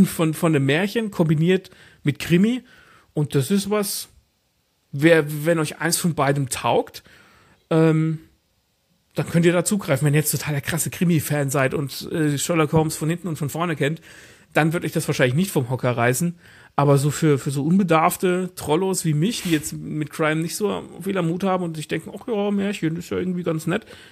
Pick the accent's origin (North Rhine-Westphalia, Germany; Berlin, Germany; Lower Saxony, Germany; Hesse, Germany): Hesse, Germany; born there; sind da geboren im Nachbarort, wo ich geboren bin.